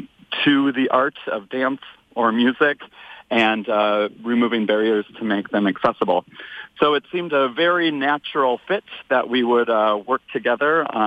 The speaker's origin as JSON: {"language": "English", "town": "Brainerd", "region": "Minnesota", "country": "United States", "tie": "born or raised there", "said": "I am a native of the Brainerd Lakes area. I grew up on Gull Lake and went to public schools in Brainerd."}